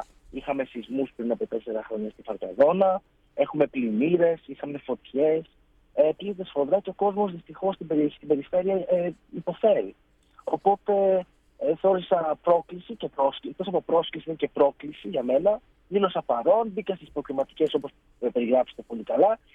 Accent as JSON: {"language": "Greek", "region": "Thessaly", "country": "Greece", "said": "Είμαι Θεσσαλός, ναι. Αισθάνομαι Θεσσαλός, αγαπάω τον τόπο μου σίγουρα."}